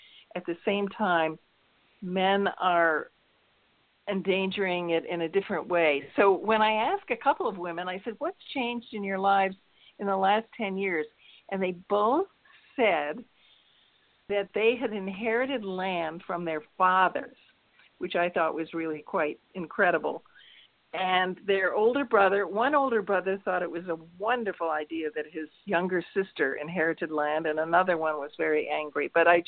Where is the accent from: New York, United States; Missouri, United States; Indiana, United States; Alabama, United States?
New York, United States; New York City; I'm from New York City.